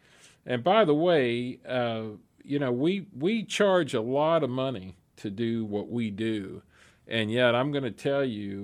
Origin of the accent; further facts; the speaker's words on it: Pasadena, California, United States; You know, I'm from Pasadena, so I guess I could say that, right?